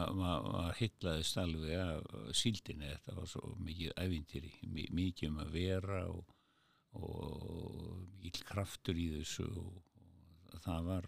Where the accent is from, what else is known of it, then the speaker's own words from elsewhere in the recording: Reykjavík, Capital Region, Iceland; hann var nú nálagt þarna sem að ég ólst upp í Kringlumýrinni